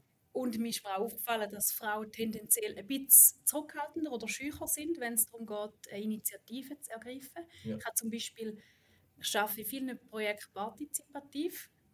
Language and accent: German; Thurgau, Switzerland; ich bin im Thurgau aufgewachsen, total auf dem Land. Bis Bauernkind